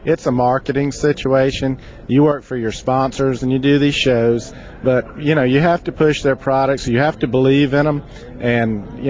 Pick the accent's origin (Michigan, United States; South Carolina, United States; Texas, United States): South Carolina, United States; Yeah, well, I'm from South Carolina down there at Santee Cooper, and we had them big 12 and 14 foot alligators.